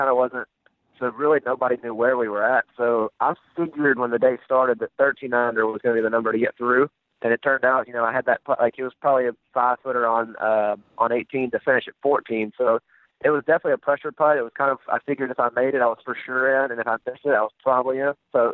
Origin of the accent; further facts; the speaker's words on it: Mississippi, United States; growing up in Mississippi, I'm very used to, you know, Bermuda grass and just how everything works down in the South.